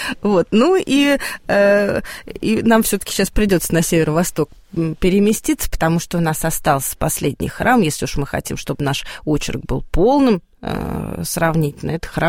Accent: Losinka, Moscow, Russia; Еще даже я в детстве, мы переехали в Лосинку из Отрадного в 88-м году.

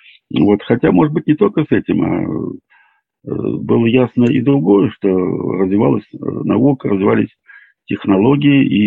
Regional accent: Moscow, Russia; born there; я родился в Москве сам уже в 32 году. Вот так что вот мама и папа, они выходцы из Владимирской области, оба из разных.

